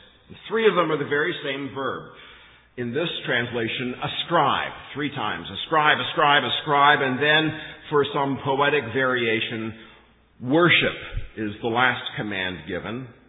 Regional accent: Canada; I come from Canada, somewhat more traditional culture.

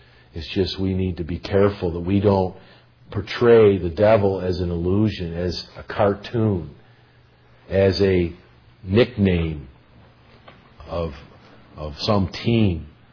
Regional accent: United States; I'm saying this because I'm an American. I'm living in the United States of America.

